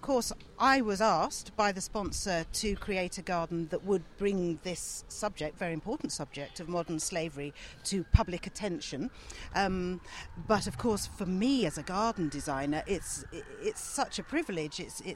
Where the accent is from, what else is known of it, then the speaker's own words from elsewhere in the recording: South East England, United Kingdom; I grew up near Hastings